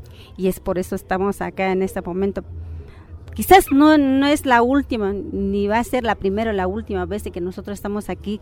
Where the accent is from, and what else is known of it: Mexico